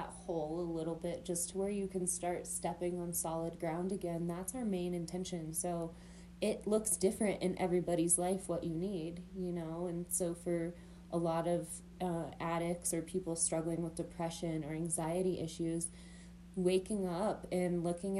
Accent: Tabernash, Colorado, United States; So I grew up in Grand County, Colorado, Tabernash specifically, and my family was very prominent here

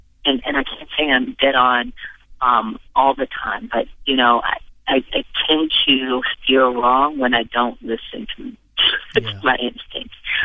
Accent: Midwest, United States; You know what? I'm from the Midwest, and so, yes.

